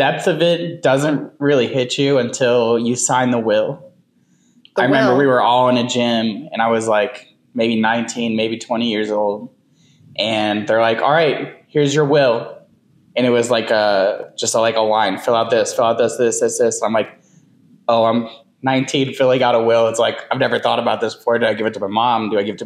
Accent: Valley Park, Missouri, United States; So I grew up here in St. Louis. I grew up in Valley Park. Went to Twin Oaks

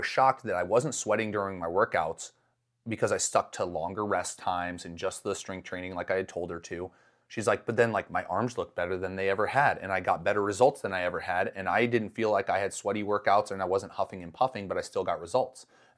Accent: Midwest, United States; now in Colorado, United States; when I grew up in the Midwest, and then when I moved out to Colorado for the first time

